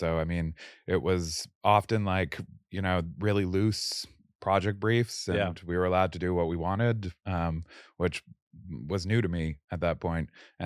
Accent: Canada; moved away as an adult; now in United States; I'm from Canada

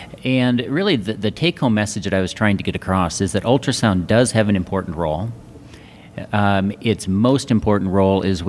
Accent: Des Moines, Iowa, United States; I'm here from Des Moines, Iowa

